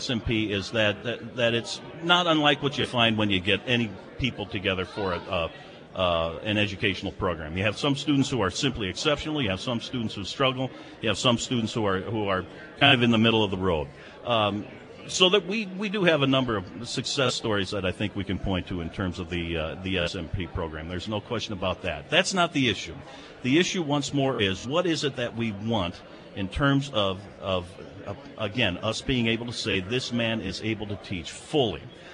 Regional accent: Chicago, Illinois, United States; I'm a Chicagoan. I grew up, for the most part, in northern Illinois. I know that part of the world very, very well. Okay, I moved to Fort Wayne, 4 hours away to do my theological education.

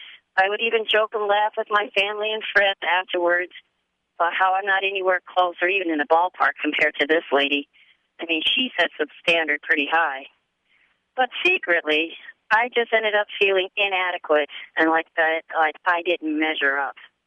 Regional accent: Maple Grove, Minnesota, United States; I'm from Maple Grove, Minnesota.

